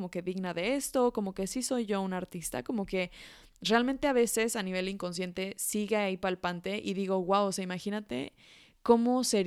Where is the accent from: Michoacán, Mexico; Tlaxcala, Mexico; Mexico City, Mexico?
Mexico City, Mexico; Yo cuando tenía 5 años y yo nací en Ciudad de México, entonces en ese momento vivía en Ciudad de México